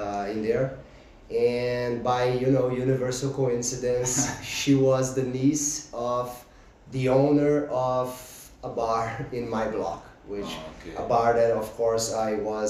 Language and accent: English; São Paulo, Brazil; I live in São Paulo, lived here for my whole life.